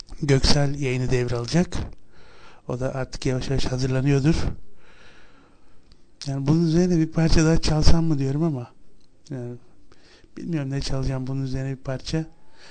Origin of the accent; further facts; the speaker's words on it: Ağva, Istanbul, Turkey; benim memleketim Şile, İstanbul'a bağlı. İstanbul'u bilmeyenler için, İstanbul dışında olanlar için söyleyeyim. İstanbul'a yaklaşık 3-3,5 saat mesafede Ağva diye bir küçük bir kasaba